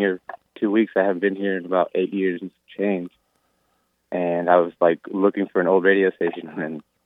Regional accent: California, United States; born there; And I was born in California

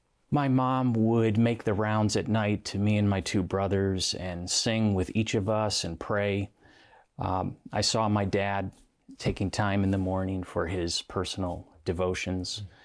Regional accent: West Chicago, Illinois, United States; I grew up in the Chicago suburbs, 30 miles west of the city, and the town of West Chicago, couple miles from Wheaton, Illinois

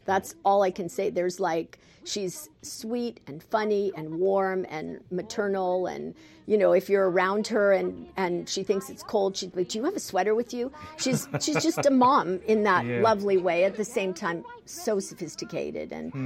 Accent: California, United States; So, but I would answer I'm a Californian when anybody asked me anything, but you know, I feel the roots of it.

